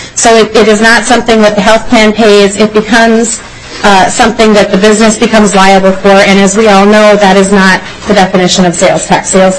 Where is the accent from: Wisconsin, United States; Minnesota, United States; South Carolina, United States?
Minnesota, United States; Blaine; I'm from Blaine, Minnesota.